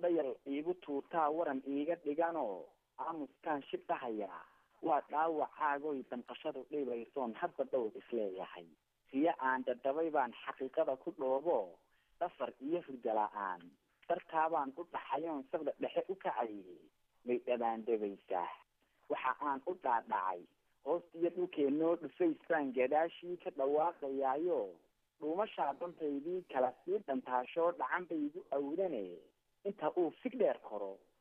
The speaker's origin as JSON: {"language": "Somali", "town": "Hargeisa", "region": "Woqooyi Galbeed", "country": "Somalia", "tie": "born there", "said": "aan ku dhashay magaalada Hargeysa."}